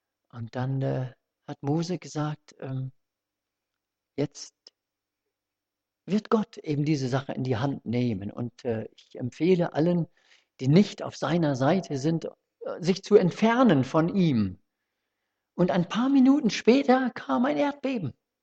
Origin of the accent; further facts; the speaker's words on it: Johannesburg, Gauteng, South Africa; Ich habe es als Kind mal so ein bisschen erlebt. Ich bin ja in Johannesburg in Südafrika aufgewachsen.